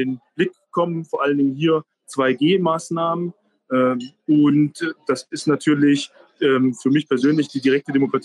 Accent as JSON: {"language": "German", "town": "Erfurt", "region": "Thuringia", "country": "Germany", "tie": "born there", "said": "Also ich bin gebürtiger Erfurter."}